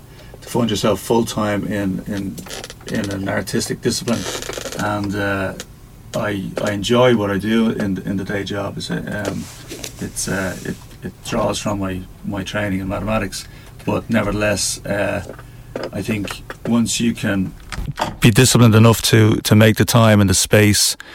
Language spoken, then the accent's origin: English; Dublin, Leinster, Ireland; Well, I'm from the north side of Dublin, from Cedarwood Road, specifically.